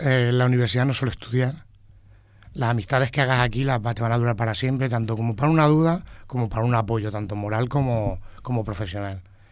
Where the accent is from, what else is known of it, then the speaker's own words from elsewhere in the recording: Villena, Valencian Community, Spain; dado que yo no soy aquí de Elche, que era de Villena, tenía que pasar el día entero aquí sin tener amistades ni hobbies que hacer.